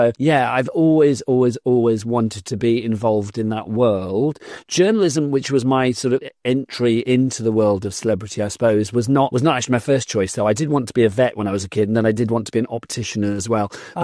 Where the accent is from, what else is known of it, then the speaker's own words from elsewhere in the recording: Gloucester, South West England, United Kingdom; moved away as an adult; I grew up in Gloucester in the West Country of the UK. And then I moved to London to go to the London College of Printing in 1987.